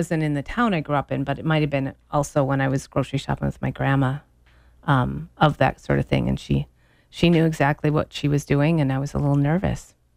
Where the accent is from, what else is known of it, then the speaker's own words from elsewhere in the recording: Stillwater, Minnesota, United States; I grew up in Stillwater, Minnesota, and we had Holly's Supermarket